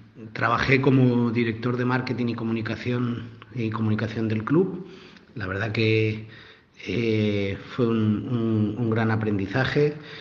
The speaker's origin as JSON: {"language": "Spanish", "town": "Valladolid", "region": "Castile and León", "country": "Spain", "tie": "born there", "said": "nací en Valladolid en 1975"}